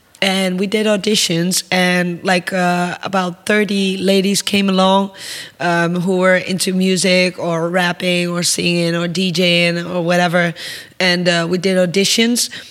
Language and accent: English; Netherlands; So, like I told you, I'm from Holland. Holland is a really small country in Europe and actually in the world